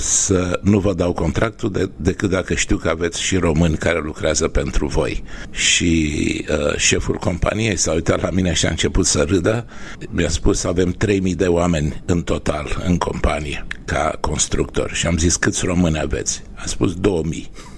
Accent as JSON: {"language": "Romanian", "country": "Romania", "moved": "yes", "said": "Sigur, sunt plecat din România de aproape 50 de ani. După cum vedeți și după cum se știe, n-am pierdut niciodată inima de român, n-am pierdut cultura de român, n-am pierdut sentimentele pentru România."}